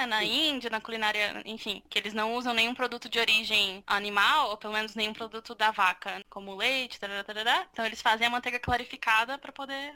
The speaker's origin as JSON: {"language": "Portuguese", "region": "Acre", "country": "Brazil", "tie": "born or raised there", "moved": "yes", "said": "Vim do Acre, gente. Não recomendo. Não, é um estado, assim, muito bom, eu fui muito abençoada, assim, eu nasci num lugar bom, passei boa parte da minha vida lá"}